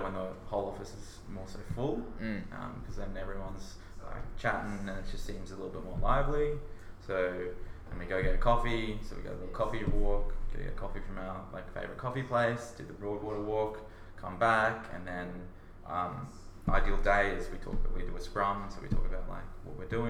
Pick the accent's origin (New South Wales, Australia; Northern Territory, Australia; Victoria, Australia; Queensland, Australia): New South Wales, Australia; Brunswick Heads; I come from Brunswick, Byron area.